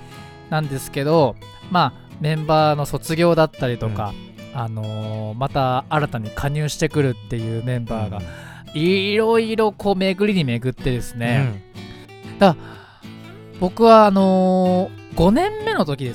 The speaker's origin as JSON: {"language": "Japanese", "town": "Fujisawa", "region": "Kanagawa", "country": "Japan", "said": "藤沢出身の俳優タレントとして活動する"}